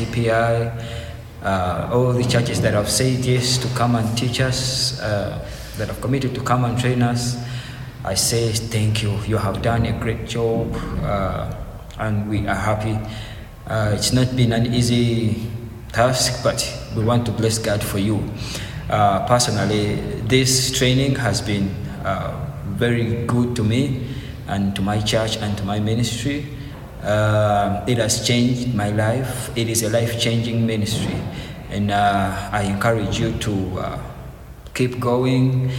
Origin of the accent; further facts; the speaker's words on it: Kampala, Central Region, Uganda; English is a second language; I'm from Uganda, Kampala, Kawempe.